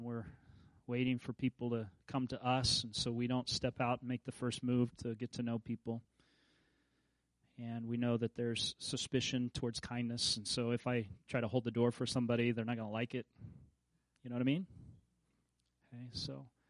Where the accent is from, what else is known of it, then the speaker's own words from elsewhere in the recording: Kansas, United States; now in New York, United States; I'm from Kansas, so it's a lot different than New York.